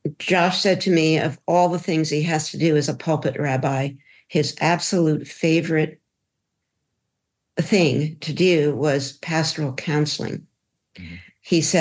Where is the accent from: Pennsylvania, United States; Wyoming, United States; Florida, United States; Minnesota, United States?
Pennsylvania, United States; Philadelphia; And so who I am is a product of the 1950s, and I grew up in Philadelphia in a very loving home with two Jewish but pretty assimilated parents